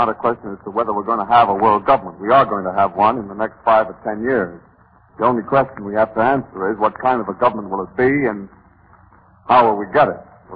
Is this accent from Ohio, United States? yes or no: no; Ishpeming, Michigan, United States; born there; I was born in Michigan. Ishpeming, Michigan.